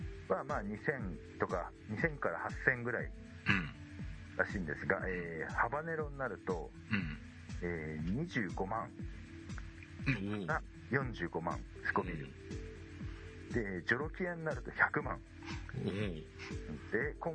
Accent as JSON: {"language": "Japanese", "region": "Yamagata", "country": "Japan", "tie": "born or raised there", "said": "地元山形で"}